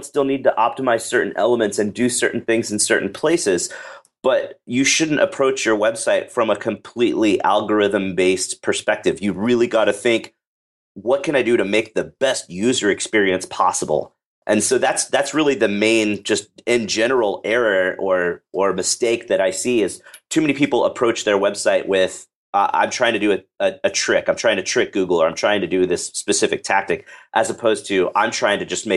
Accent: Dallas, Texas, United States; I am from Dallas, Texas. I went to college in Dallas as well.

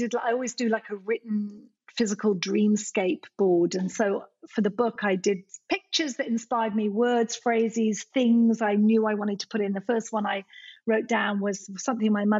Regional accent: Scotland, United Kingdom; born there; I'm Scottish by birth

